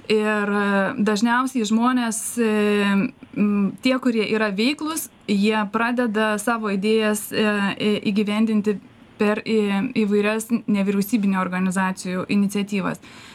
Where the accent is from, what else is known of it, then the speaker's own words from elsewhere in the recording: Panevėžys, Panevėžys County, Lithuania; now in Biržai, Lithuania; aš esu panevėžietė ir aš emigravau į Biržų rajoną ir ten jau gyvenam nuo 2012 metų.